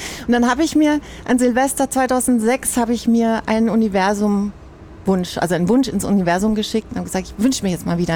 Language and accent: German; Heidelberg, Baden-Württemberg, Germany; Ich bin in Süddeutschland geboren, in Heidelberg, aufgewachsen.